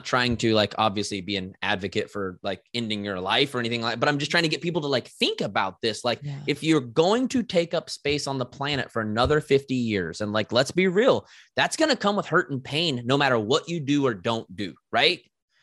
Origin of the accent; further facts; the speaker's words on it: Oklahoma, United States; I'm from Oklahoma. So I had 3 kids at the age of 30.